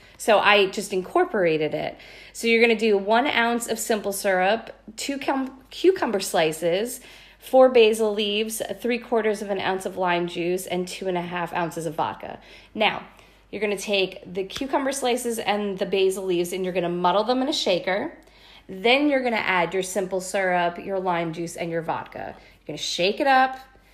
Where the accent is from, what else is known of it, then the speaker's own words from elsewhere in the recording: East Quogue, New York, United States; because I am in my hometown right now. I'm in East Quag, New York on Long Island.